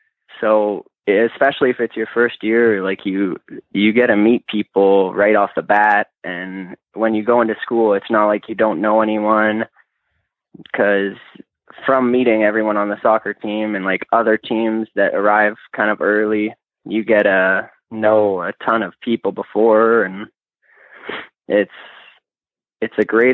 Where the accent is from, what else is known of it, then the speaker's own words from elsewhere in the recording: Lethbridge, Alberta, Canada; Well, I'm originally from Lethbridge, so about 3 hours south of Olds.